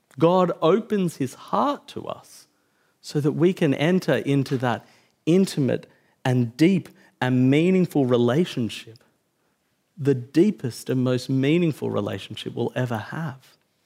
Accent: Bankstown, New South Wales, Australia; Now, I'm from Bankstown, and a friend of mine once joked about doing a tract about the Trinity for people in Bankstown.

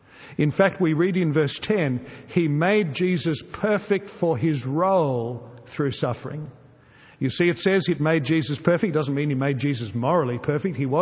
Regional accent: Australia; It's one of the perversities about being an Australian today

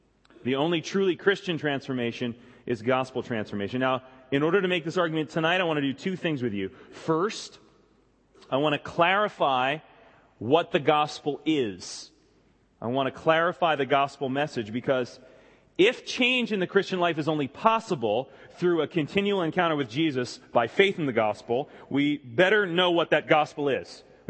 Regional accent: United States; because I am very American, which translated means naturally obnoxious.

